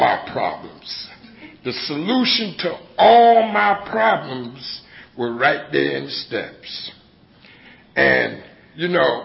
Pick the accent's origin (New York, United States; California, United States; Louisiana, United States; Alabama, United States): New York, United States; New York City; I'm from New York City.